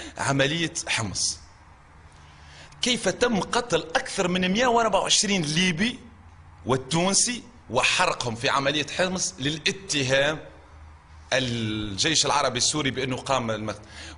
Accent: Tunisia; اليوم غدوة أنا شاب تونسي

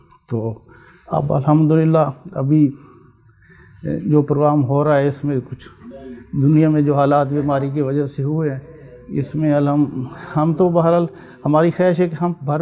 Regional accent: Sargodha, Punjab, Pakistan; basically میں سرگودہ سے تعلق ہے میرا

